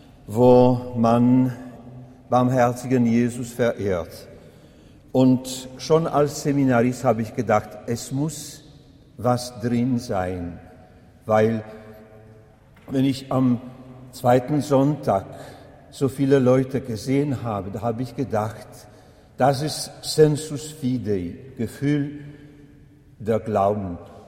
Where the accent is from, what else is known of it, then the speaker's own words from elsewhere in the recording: Kraków, Lesser Poland, Poland; German is a second language; Aber ich komme aus Krakau